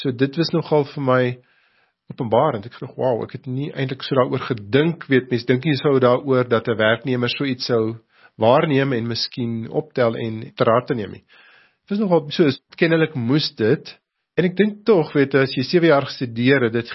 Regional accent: Warmbad, Limpopo, South Africa; Ek kom uit die Noord-Transvaal uit, Warmbad, daar het ek groot geword, Settlers om presies te wees op die Springbokvlakte, so ek dink die Bosveld sal altyd na my hart lê.

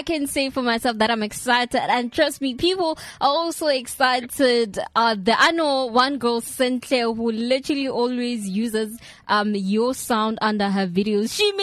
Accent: South Africa; I think that is the biggest news for me, as I'm South African.

